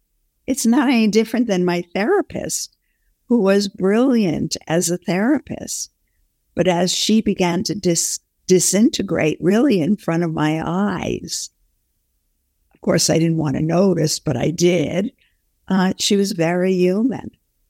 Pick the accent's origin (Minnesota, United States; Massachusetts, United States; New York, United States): New York, United States; Brooklyn; I don't think he knew I had a sister, that I came from Brooklyn, what my father did for a living.